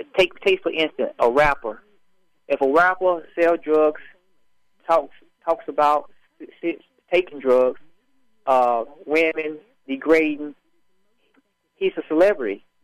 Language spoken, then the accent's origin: English; Gaffney, South Carolina, United States; Well, I come from Gaffney, South Carolina, known for football. It's a football town.